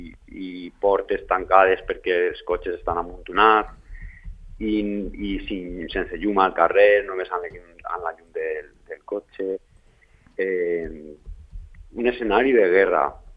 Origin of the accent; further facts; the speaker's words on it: Sedaví, Valencian Community, Spain; és el meu poble, la gent necessita